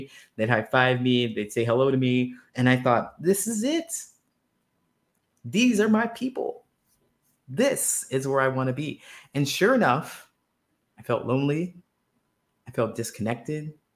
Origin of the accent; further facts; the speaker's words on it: Ohio, United States; I grew up in a small town in Ohio. So I'm from the States. I live in the US now still, but I grew up in a small town in Ohio